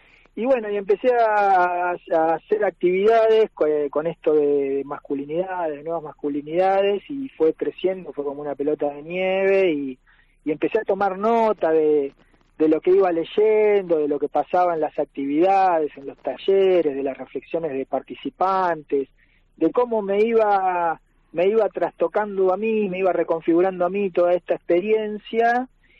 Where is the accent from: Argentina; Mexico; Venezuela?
Argentina; Buenos Aires Province; born or raised there; also born or lived in Montevideo, Uruguay; now in Bariloche, Argentina